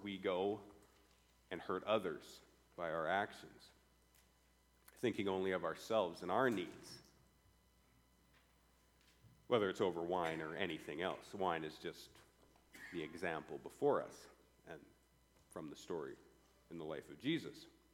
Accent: Malta, Montana, United States; But he was my pastor growing up in Malta. He was Michelle's pastor as well. We were in the same church growing up with Pastor Dan, leading the flock. He came to Malta when I was 4 years old

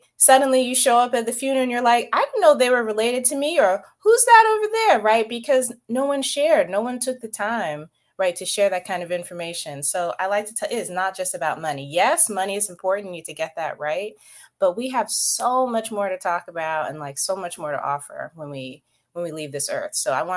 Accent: the South, United States; I grew up in the South too.

